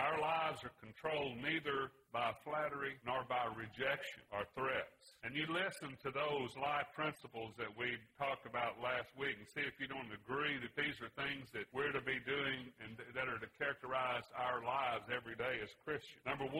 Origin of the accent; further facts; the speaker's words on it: Louisiana, United States; program on Sunday mornings on station KFNB in Faraday, Louisiana, about 6 miles from where I grew up on the Tensaw River.